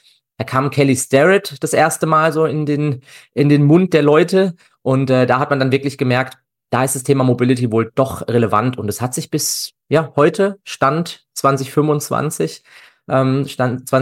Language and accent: German; Freiburg, Baden-Württemberg, Germany; Ich bin aus Freiburg im wunderschönen Breisgau im Südschwarzwald und wohne da mit meiner Frau und meinem kleinen Kind.